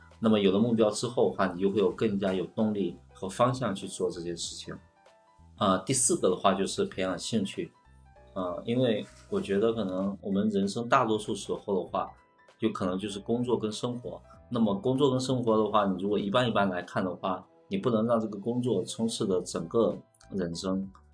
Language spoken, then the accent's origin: Chinese; China; 这是当今压在我们中国人身上的几座大山